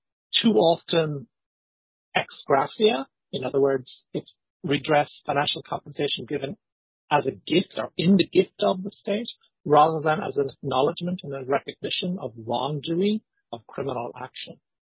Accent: Ireland; born there; I can walk into the GRO and ask for my birth certificate as an Irish citizen, person who's born in Ireland.

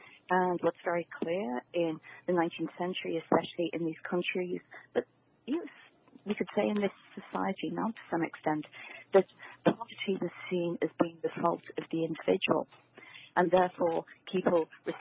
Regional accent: Liverpool, North West England, United Kingdom; my family ended up in Liverpool. So I grew up in Liverpool, but very much within an Irish family. And growing up, I always felt Irish

